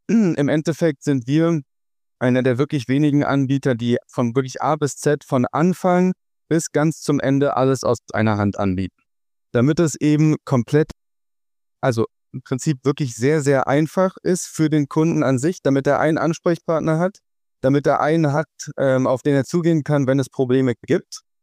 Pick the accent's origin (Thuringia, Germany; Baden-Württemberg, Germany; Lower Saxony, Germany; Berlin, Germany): Berlin, Germany; Ich bin hier in Berlin geboren, in der Großstadt und habe dann hier auch mein Abi gemacht